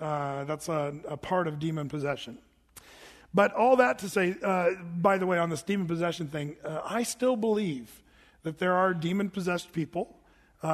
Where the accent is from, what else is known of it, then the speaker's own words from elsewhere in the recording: California, United States; I shouldn't say that because we're all from California.